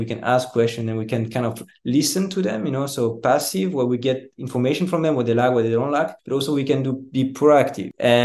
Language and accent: English; Switzerland; Okay, so I come from Switzerland. I'm currently in Cape Town.